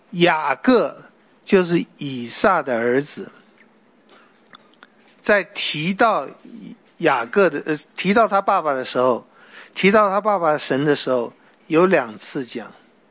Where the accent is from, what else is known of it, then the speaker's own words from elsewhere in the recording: China; 神要亚伯拉罕做的是我们中国人最受不了的事